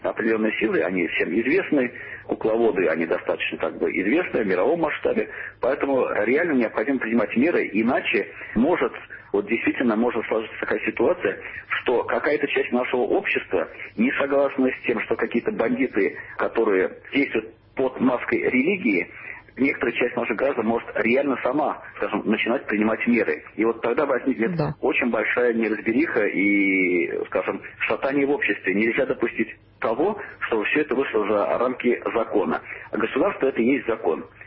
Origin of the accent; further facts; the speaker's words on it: Russia; Я, как россиянин, как гражданин России, как мусульманин